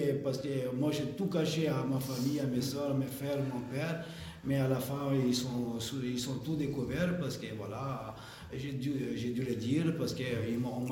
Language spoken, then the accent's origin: French; Italy; voilà, je suis italien, j'ai 50 ans